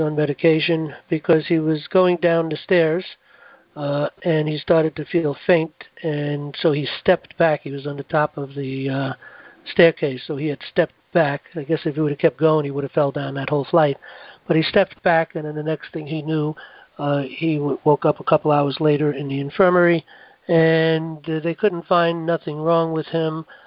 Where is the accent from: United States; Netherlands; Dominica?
United States; New York City, New York; I grew up in New York City in the Bronx.